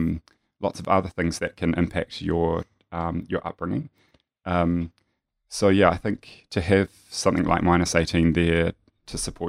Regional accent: New Zealand; when I grew up in a very small country town in New Zealand, if you couldn't tell that I'm a New Zealander.

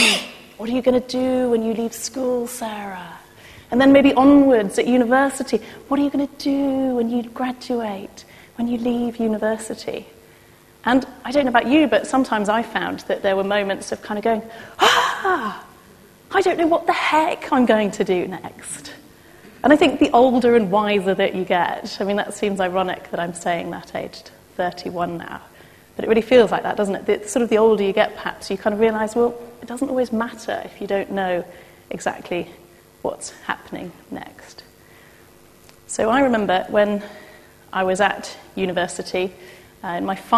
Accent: East Midlands, United Kingdom; Because I grew up in Rutland

